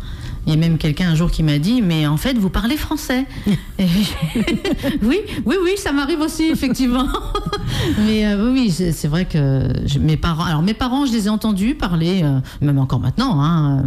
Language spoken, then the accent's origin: French; Sallertaine, Pays de la Loire, France; Alors, moi, je suis native de Salertaine.